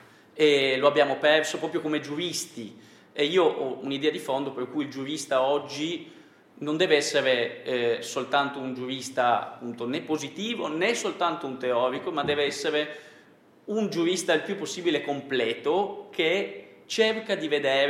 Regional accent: Trieste, Friuli-Venezia Giulia, Italy; now in Genoa, Italy; io sono triestino

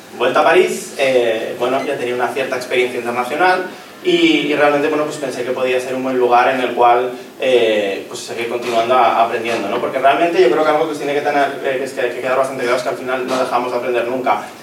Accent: Bilbao, Basque Country, Spain; yo vengo de Bilbao, como os lo he dicho, una ciudad maravillosa que os invito a que la visitéis si no habéis ido ya.

